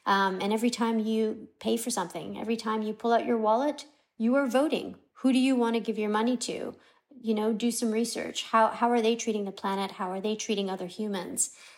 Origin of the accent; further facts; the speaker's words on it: Canada; growing up in Canada.